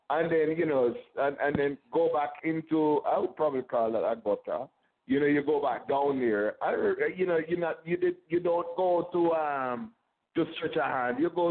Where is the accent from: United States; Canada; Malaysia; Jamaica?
Jamaica; You know, I am Jamaican. I speak Patois